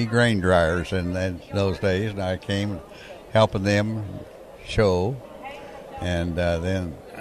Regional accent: Pawnee, Illinois, United States; from Central Illinois, Pawnee, Illinois.

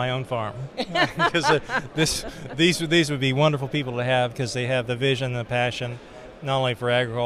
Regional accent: Ohio, United States; I'm from Central Ohio

